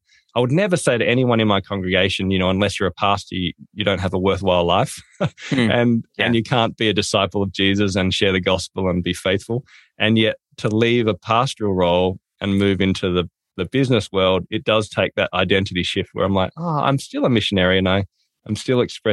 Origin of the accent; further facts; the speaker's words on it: Australia; accent: Australian; So look, I'm from Australia. That's where the accent's from. I live in a place called Tasmania.